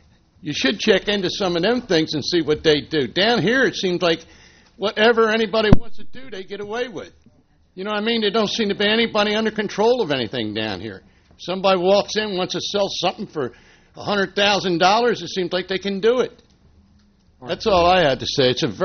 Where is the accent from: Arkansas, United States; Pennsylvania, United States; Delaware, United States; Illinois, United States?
Delaware, United States; Wilmington; I come from New Castle County, Wilmington, and we paid it every quarter.